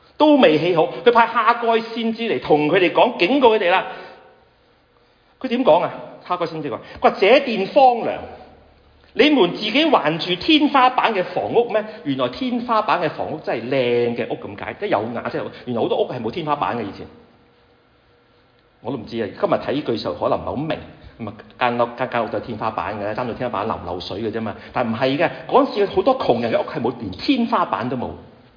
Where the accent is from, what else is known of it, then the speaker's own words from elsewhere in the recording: Guangdong, China; 我們廣東人就這樣說